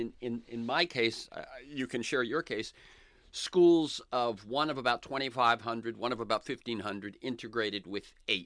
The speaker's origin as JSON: {"language": "English", "region": "Florida", "country": "United States", "tie": "born or raised there", "also_born_or_lived": "Massachusetts", "said": "although born in Massachusetts, I grew up in Florida, Catholic"}